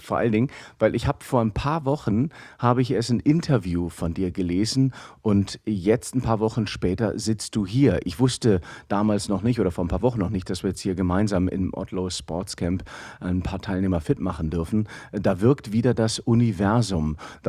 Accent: Aachen, North Rhine-Westphalia, Germany; born there; Ich bin ja in Aachen geboren.

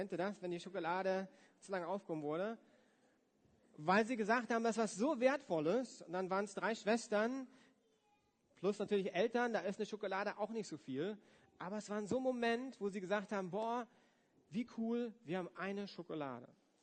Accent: West Germany, Germany; Ich komme ja aus dem Westen, von daher haben wir auch geschickt

